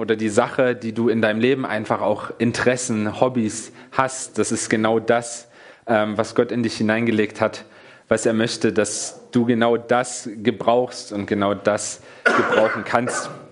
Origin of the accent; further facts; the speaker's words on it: Magdeburg, Saxony-Anhalt, Germany; bin auch geboren und aufgewachsen, bin gebürtiger Magdeburger.